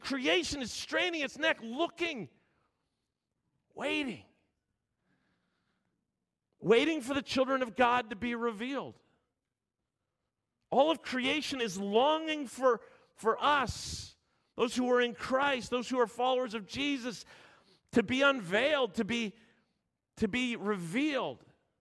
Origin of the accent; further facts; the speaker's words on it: Ontario, Canada; I grew up in Southern Ontario as one of four boys. We had family in BC, and numerous times over the years, we made trips from Southern Ontario to BC.